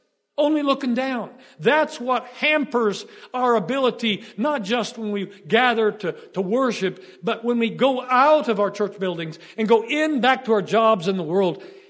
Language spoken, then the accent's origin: English; Florence, Tuscany, Italy; if I could go downtown in the city where I grew up in Florence